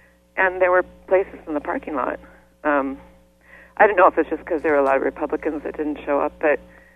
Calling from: Iowa, United States; In Mississippi, southeast Iowa.

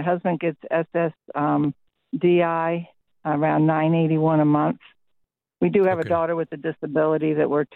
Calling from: Virginia, United States; I'm from Virginia.

